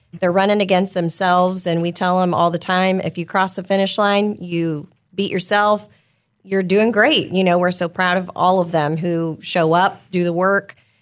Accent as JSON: {"language": "English", "town": "Salina", "region": "Kansas", "country": "United States", "said": "I'm actually from Salina. I'm a graduate of Salina in 07."}